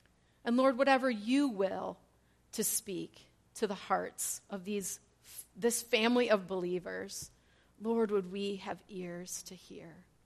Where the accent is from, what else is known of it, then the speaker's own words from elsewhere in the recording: Elgin, Illinois, United States; because this is so similar to the church I grew up in Elgin, Illinois. Anybody else from Illinois?